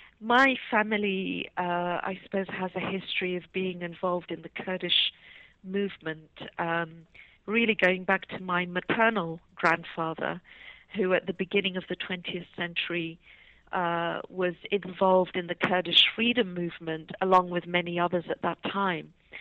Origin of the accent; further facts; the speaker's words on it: United Kingdom; we had to find refuge, and that's why we ended up in Britain, and I grew up in Britain.